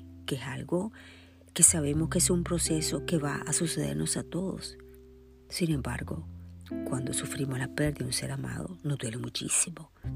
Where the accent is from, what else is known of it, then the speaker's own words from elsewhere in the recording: Nicaragua; Soy nicaragüense y perdí a mi papá en el año 1971.